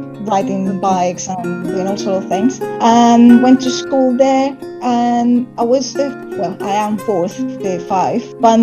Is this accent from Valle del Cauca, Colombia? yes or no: no; Bogotá, Colombia; also born or lived in Costa Rica; Okay, so I grew up in Colombia, in South America. I was born actually in Costa Rica, in Central America, but okay. My parents are both Colombian.